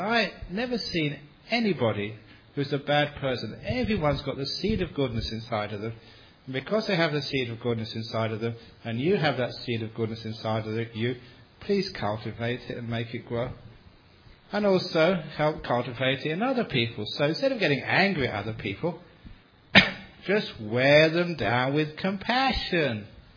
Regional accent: England, United Kingdom; I'm English.

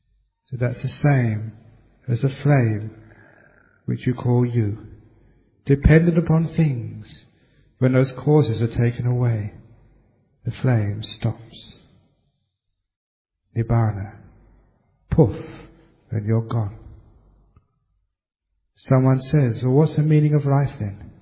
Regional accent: Ealing, London, United Kingdom; Actually, I came from Ealing in London.

